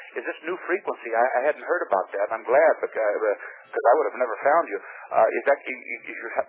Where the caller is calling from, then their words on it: Detroit, Michigan, United States; I'm calling you from Detroit area here.